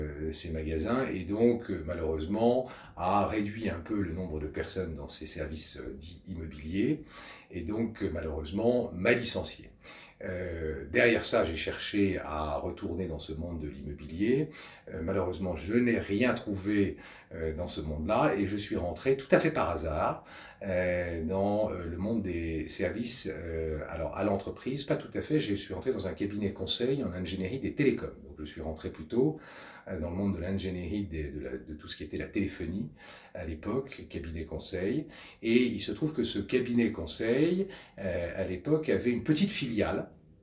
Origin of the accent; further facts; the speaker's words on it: Paris, Île-de-France, France; Je suis parisien, je suis marié, j'ai 3 enfants.